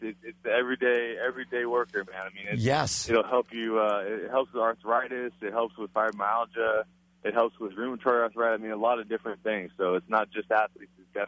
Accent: Los Angeles, California, United States; I'm born and raised in North L.A., and Big Game James Worthy is the original Big Game.

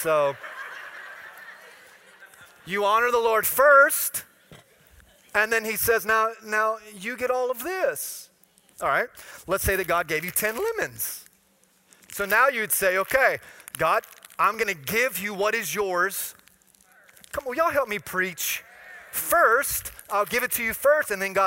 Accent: Florida, United States; Now I'm from Florida. Come on, somebody.

